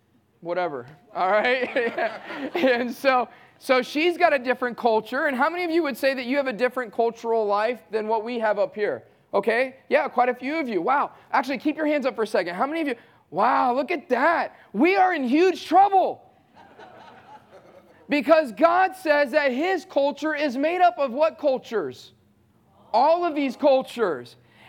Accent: Southeast, United States; I grew up in a broken home. I was born and raised in the Southeast.

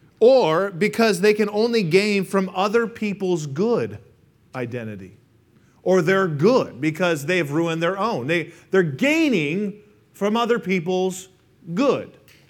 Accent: Colorado, United States; also born or lived in Vail, Colorado; But I grew up in Colorado, or I was born in Vail, Colorado.

